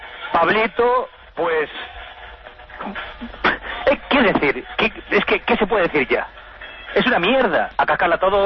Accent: Barcelona, Catalonia, Spain; Del mismo Barcelona, sí.

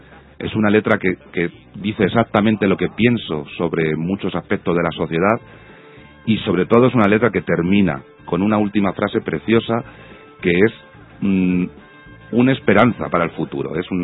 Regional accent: Ciudad Real, Castilla-La Mancha, Spain; Yo soy de Ciudad Real, me crié en Ciudad Real.

